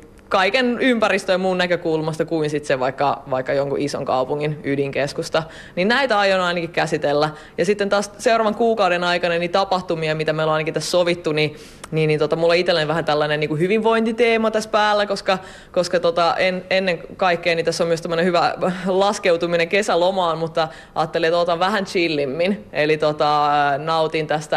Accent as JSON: {"language": "Finnish", "town": "Hämeenlinna", "region": "Kanta-Häme", "country": "Finland", "tie": "born or raised there", "lives_now": "Helsinki, Finland", "said": "No mä itse olen kasvanut Hämeenlinnassa, opiskellut Tampereella ja sitten asunut Helsingissä nytten töiden puolesta"}